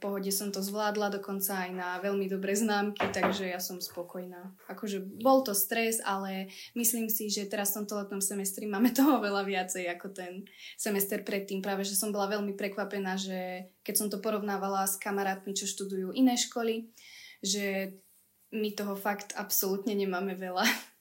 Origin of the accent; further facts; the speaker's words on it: Žiar nad Hronom, Banská Bystrica Region, Slovakia; Potom bolo vlastne kolo, že všetky stredné školy u nás v Žiari, tam som sa tiež umiestnila